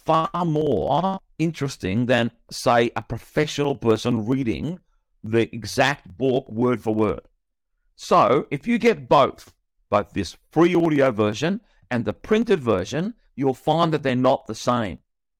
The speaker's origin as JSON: {"language": "English", "town": "Boroondara", "region": "Victoria", "country": "Australia", "tie": "born there", "said": "the local government area that I was born in here in Australia, in the state of Victoria, it's called the City of Boroondara."}